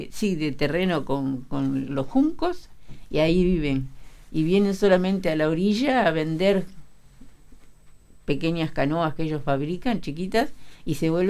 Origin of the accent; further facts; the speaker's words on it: France; also born or lived in Paris; Bueno, soy francesa también. Y viví 10 años en París